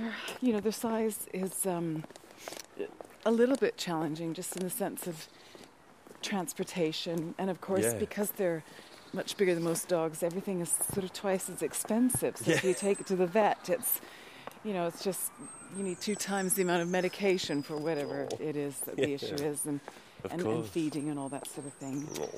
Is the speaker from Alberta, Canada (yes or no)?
yes; Calgary, Alberta, Canada; also born or lived in Vancouver; Well, I grew up in Calgary, and, we could be in the mountains in 45 minutes.